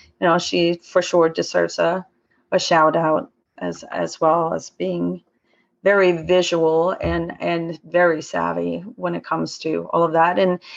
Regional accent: Sweden; now in Dunedin, New Zealand; I'm from Sweden originally. So I have some friends and family coming from Sweden

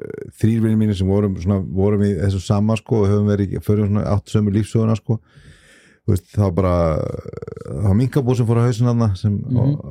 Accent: Kjalarnes, Capital Region, Iceland; Já, ég fæðist hérna upp á Kjálnesi, ég elst upp hérna upp á Kjálnesi

